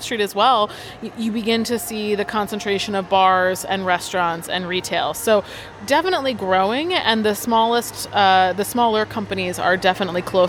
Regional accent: Pittsburgh, Pennsylvania, United States; I don't eat cheesesteaks. I'm from Pittsburgh.

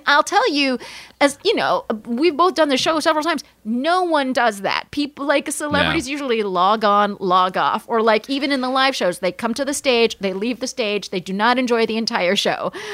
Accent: Palm Springs, California, United States; I grew up in Palm Springs, California.

